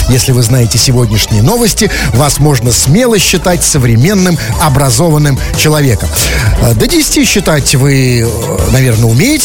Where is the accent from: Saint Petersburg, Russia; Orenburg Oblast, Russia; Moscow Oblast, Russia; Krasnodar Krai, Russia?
Saint Petersburg, Russia; мы, петербуржцы, вот мы, коренные ленинградцы, тоже с вами к ним относимся. Вот мы живем на болоте, да, мы живем в ужасающем климате